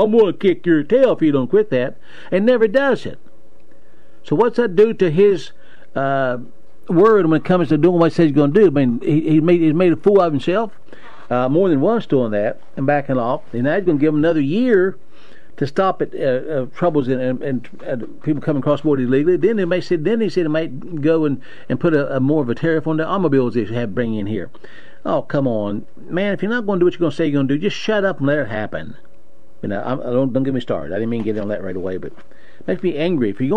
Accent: United States; I'm an American. I live here. I'm born and reared here.

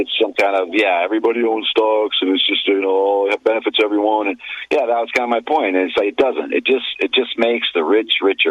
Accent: United States; And I can say that because I'm an American. I have free speech.

